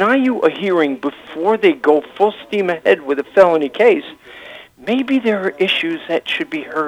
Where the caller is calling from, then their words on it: Brentwood, New York, United States; Brentwood.